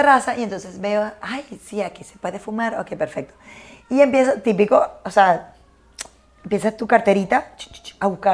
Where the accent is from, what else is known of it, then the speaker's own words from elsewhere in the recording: Maracay, Aragua, Venezuela; Claro, yo digo, yo soy de Maracay.